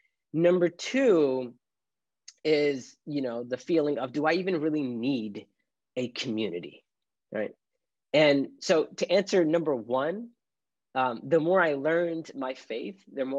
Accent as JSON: {"language": "English", "country": "United States", "tie": "born or raised there", "said": "Like I grew up in America, and it's hard growing up as a Muslim when you're a minority"}